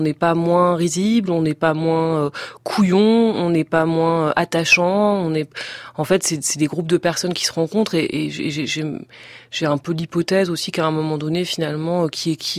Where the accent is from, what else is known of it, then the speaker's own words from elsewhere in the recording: Paris, Île-de-France, France; On arrive, on est des Parisiens, théâtreux, enfin, on est quelque chose dans leurs yeux